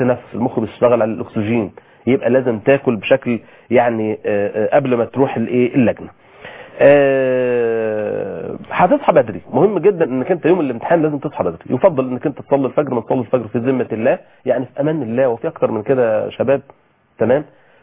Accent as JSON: {"language": "Arabic", "country": "Egypt", "said": "عندنا في مصر البرشام ده معناه"}